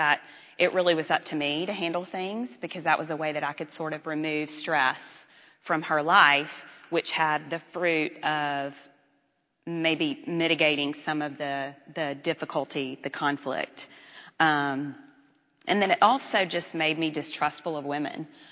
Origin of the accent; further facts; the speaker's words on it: Memphis, Tennessee, United States; I grew up in Memphis, Tennessee, in a non-Christian home.